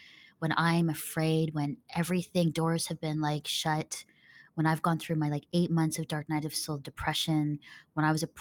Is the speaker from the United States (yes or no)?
no; Philippines; also born or lived in Singapore; I was adopted in the Philippines. And so I grew up in the Philippines and Singapore. And my parents were missionaries.